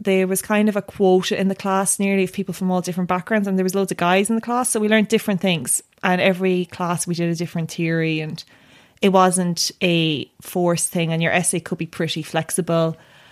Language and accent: English; Tipperary, Ireland; I grew up in Tipperary.